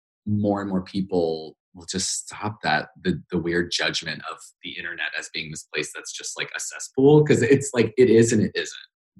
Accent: Idaho, United States; I grew up in Idaho. Like I don't know anyone in the biz.

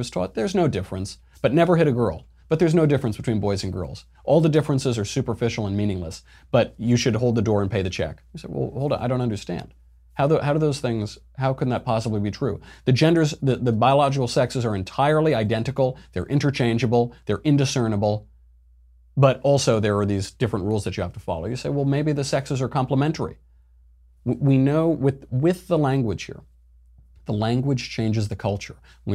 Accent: New York, United States; now in Los Angeles, United States; You know, I'm from New York and I live in LA and I went to Yale

